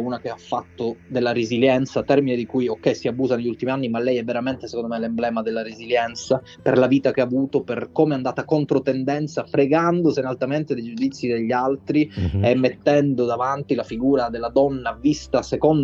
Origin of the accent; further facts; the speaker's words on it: Sicily, Italy; io vengo dal sud, vengo dalla Sicilia, quindi noi del sud abbiamo questa teatralità, secondo me, innata